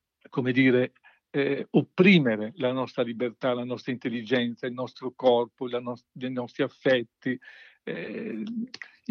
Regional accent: Veneto, Italy; Io sono veneto, no?

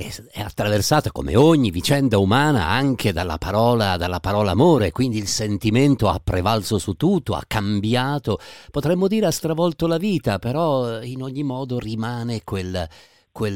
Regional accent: Piedmont, Italy; Spirito di parte, essendo piemontese

